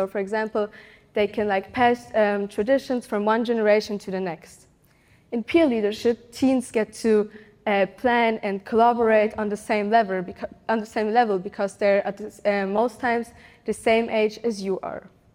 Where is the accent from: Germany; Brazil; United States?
Germany; I grew up in Germany